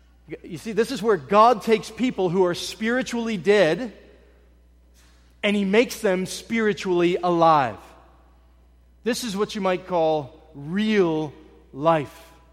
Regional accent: Berkeley Springs, West Virginia, United States; I grew up in West Virginia, Berkeley Springs, West Virginia, about an hour and 45 minutes from here.

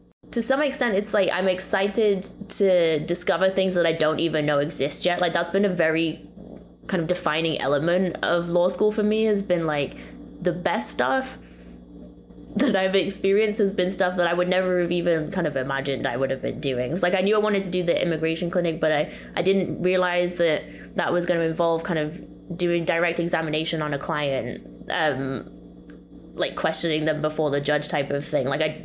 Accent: Newcastle, North East England, United Kingdom; Newcastle United. That's my hometown football team.

